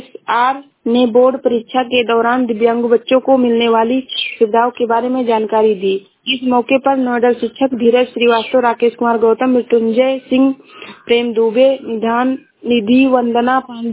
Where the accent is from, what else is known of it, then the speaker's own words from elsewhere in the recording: Uttar Pradesh, India; मैं जिला श्रावस्ती से हूँ।